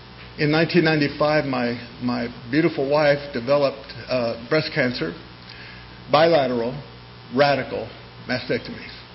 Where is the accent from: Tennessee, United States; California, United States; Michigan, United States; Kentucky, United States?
California, United States; So that's the way I grew up in California. My family is Jewish, so we didn't know Jesus.